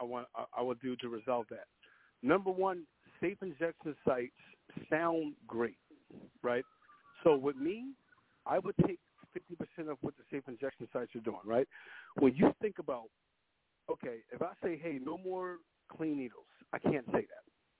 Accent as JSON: {"language": "English", "town": "Philadelphia", "region": "Pennsylvania", "country": "United States", "tie": "born or raised there", "also_born_or_lived": "Brooklyn, New York", "said": "And when I grew up in the Kensington and Frankfurt neighborhood, coming from Brooklyn, New York, and coming over to Philadelphia, when I was a child in Frankfurt"}